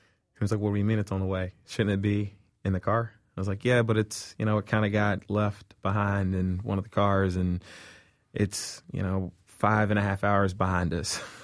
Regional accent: Charlotte, North Carolina, United States; I grew up in Charlotte, North Carolina.

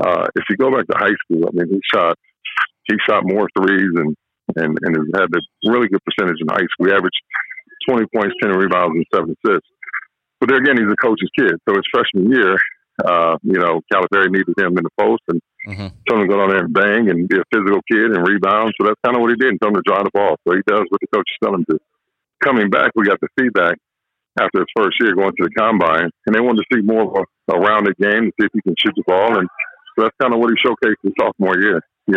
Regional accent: Texas, United States; and growing up in Texas, you know, it's a football state.

